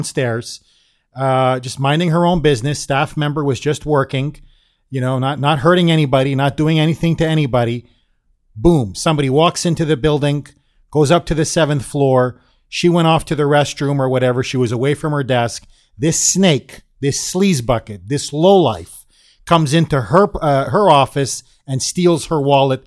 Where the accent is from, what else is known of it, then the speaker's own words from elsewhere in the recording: Canada; I am Canadian, in fact.